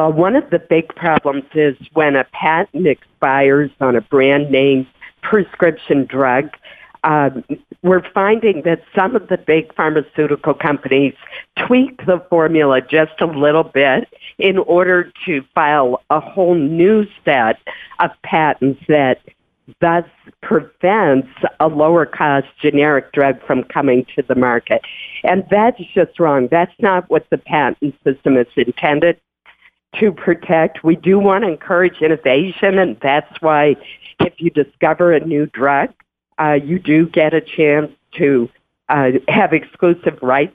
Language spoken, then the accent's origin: English; Caribou, Maine, United States; I'm always glad to be in my hometown